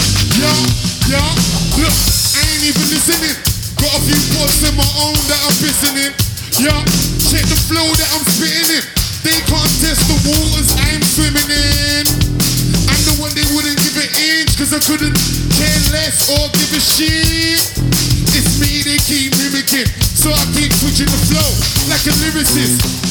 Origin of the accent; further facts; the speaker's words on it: London, United Kingdom; I'm from London.